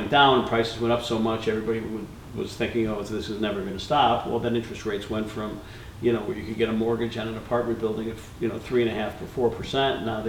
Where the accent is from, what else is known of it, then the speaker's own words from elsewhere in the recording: Highland Park, Illinois, United States; And, you know, Tip and I grew up in Highland Park, and Tip lived in Highwood as a kid